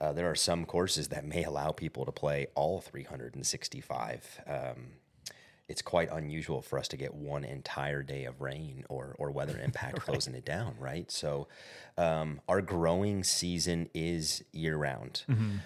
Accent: California, United States; now in Arizona, United States; Growing up in California, running courses in California, the Masters is what we felt like kicked off the golf season.

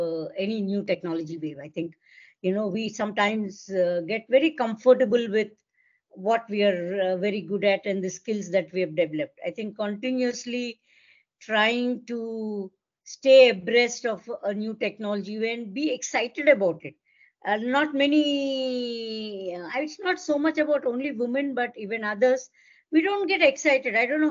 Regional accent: Andhra Pradesh, India; a statewide government to citizen e-governance project in my home state, then Andhra Pradesh, combined Andhra Pradesh.

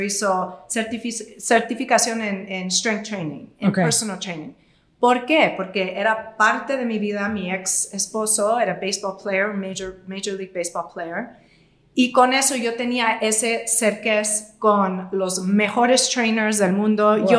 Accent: New York, United States; Y ahí me dieron cuenta que no era boutique fitness aquí, soy de Nueva York, nada de boutique fitness

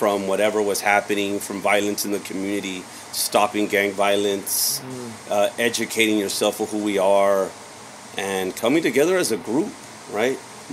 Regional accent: Los Angeles, California, United States; Originally born and raised in Los.

